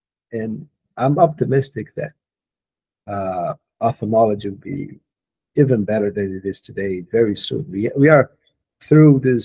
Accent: Brazil; English is a second language; I'm from Brazil, so English is not my first language.

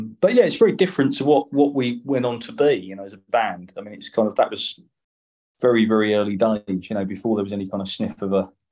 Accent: Medway, South East England, United Kingdom; So, it's about sort of difficult stuff, really, being a young man, young adult, growing up in Medway.

